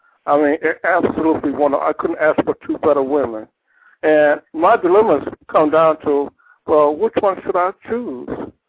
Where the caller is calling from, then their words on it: Merrillville, Indiana, United States; I'm calling from Merrillville, Indiana, just outside of Chicago.